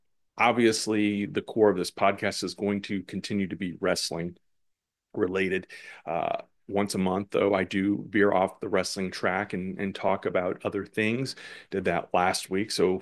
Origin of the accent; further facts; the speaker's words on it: St. Louis, Missouri, United States; It's my hometown. St. Louis, not St. Louis proper, but I grew up in the St. Louis area.